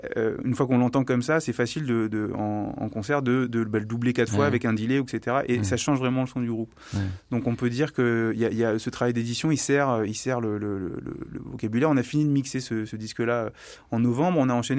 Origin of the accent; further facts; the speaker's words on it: Limoges, Nouvelle-Aquitaine, France; Moi je viens de Limoges, lui de Poitiers